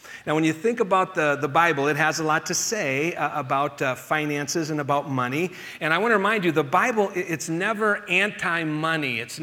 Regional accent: Colorado, United States; Now, when I was growing up, and I grew up here in Colorado, the 4th of July was really just about one of my favorite holidays of the year

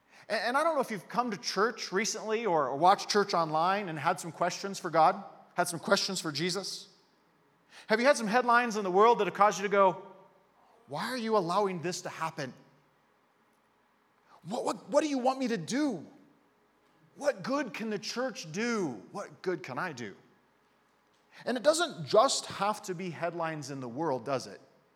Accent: Fort Morgan, Colorado, United States; also born or lived in Castle Rock; if I were in high school living in Colorado, which is where I lived, or I grew up in Fort Morgan, Colorado, lived in Castle Rock for a while

